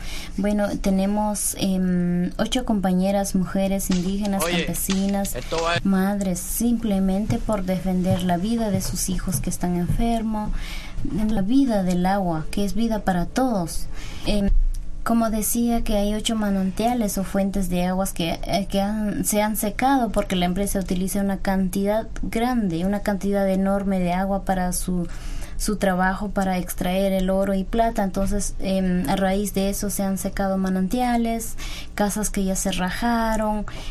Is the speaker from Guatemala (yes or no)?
yes; San Miguel Ixtahuacán, San Marcos, Guatemala; yo también vengo de San Miguel Ixtahuacán, un pueblo Mayamam que vivimos en los pueblos indígenas.